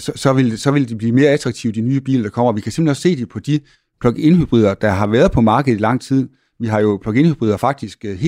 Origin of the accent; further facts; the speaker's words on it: North Denmark Region, Denmark; Men nu kommer jeg jo fra Nordjylland